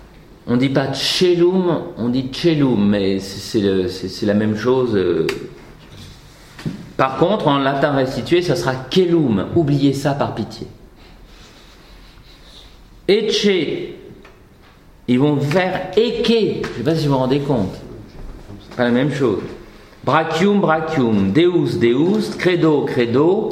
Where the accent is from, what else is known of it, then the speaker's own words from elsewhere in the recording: Paris, Île-de-France, France; born there; J'ai un nom du Sud, je suis né à Paris, mais c'est comme ça.